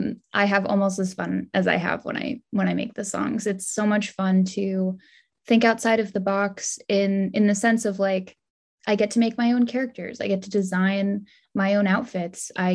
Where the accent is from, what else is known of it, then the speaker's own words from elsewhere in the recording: Texas, United States; also born or lived in Phoenix, United States; now in Brooklyn, United States; I did. I grew up in Texas from when I was about 5 to my adulthood, but I lived in Phoenix for from age like a little before I was 1 until I was 5.